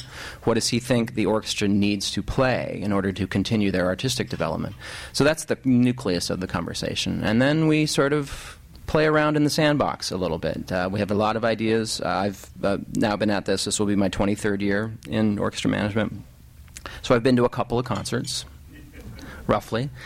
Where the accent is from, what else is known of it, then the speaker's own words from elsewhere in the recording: Oregon, United States; If I think back to my youth growing up near Portland and where the Ducks were in the Pac-10 at the time